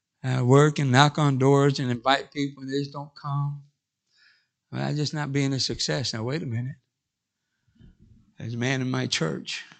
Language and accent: English; Michigan City, Indiana, United States; I was back home in Michigan City in my hometown when my dad was still alive.